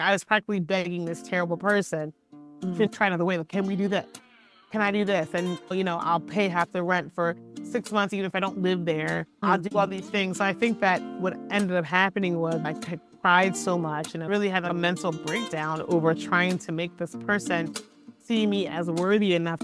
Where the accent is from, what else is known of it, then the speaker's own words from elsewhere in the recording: Philadelphia, Pennsylvania, United States; also born or lived in Hershey, Pennsylvania; So I hail from Philadelphia. So I am Philly girl through and through, raised in Philly, between Philly and Hershey, Pennsylvania.